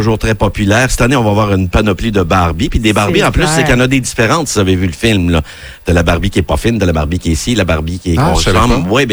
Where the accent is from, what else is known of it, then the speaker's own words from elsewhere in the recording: Canada; Chez nous, au Canada, c'est sûr qu'on est moins là, en termes de population